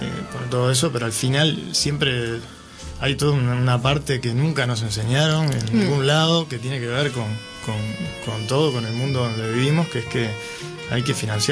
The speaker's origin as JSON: {"language": "Spanish", "country": "Uruguay", "also_born_or_lived": "Argentina", "moved": "yes", "lives_now": "Barcelona, Spain", "said": "yo soy de Uruguay. Empecé a estudiar allá en Uruguay. Y luego me fui a Argentina. Hice una carrera en Argentina de saxofón. Y finalmente terminé llegando aquí a Barcelona."}